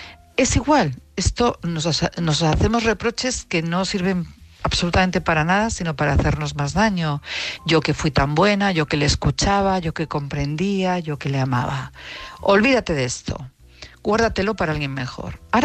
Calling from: Madrid, Community of Madrid, Spain; de Madrid, esta vez no se me olvida.

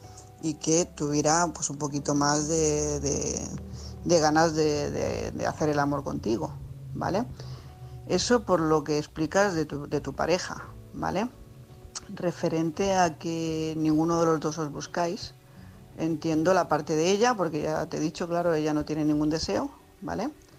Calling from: Tarragona, Catalonia, Spain; corresponsal de Tarragona

